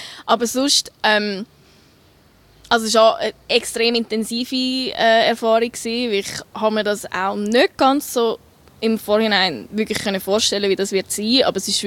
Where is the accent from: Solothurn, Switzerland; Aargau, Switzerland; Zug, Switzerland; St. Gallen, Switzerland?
Solothurn, Switzerland; Beinwil; Beinwil, Solothurn.